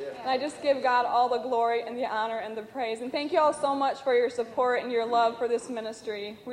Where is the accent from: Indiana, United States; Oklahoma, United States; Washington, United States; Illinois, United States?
Indiana, United States; I'm 20 years old. I'm from Indiana, and I've been in the program a little over 6 months now. And I was born and raised in a very good home.